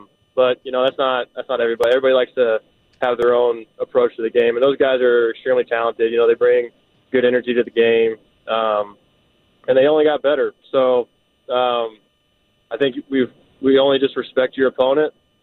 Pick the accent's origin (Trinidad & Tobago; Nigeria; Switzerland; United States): United States; Kansas; I live in Washington State now, but I grew up in Kansas